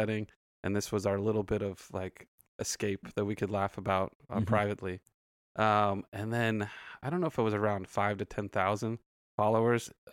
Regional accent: Saugus, California, United States; So I'm originally from Santa Clarita.

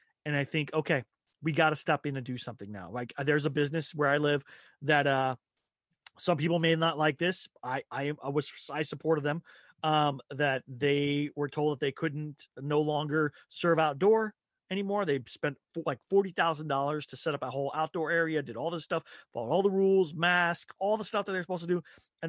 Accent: Texas, United States; what I grew up in Texas. That's kind of my mentality.

